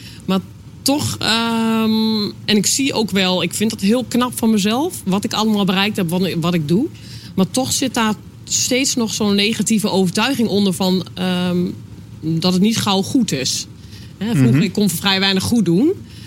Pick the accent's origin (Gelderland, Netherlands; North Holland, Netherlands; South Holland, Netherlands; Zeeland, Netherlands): Gelderland, Netherlands; Zelhem; Ik kom uit Zelhem.